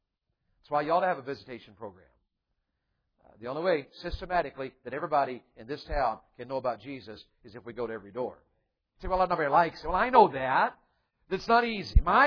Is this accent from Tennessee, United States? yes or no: yes; Tennessee, United States; Now, I was raised in Tennessee in the mountains, and the mountains where I was raised, fighting is part of the culture.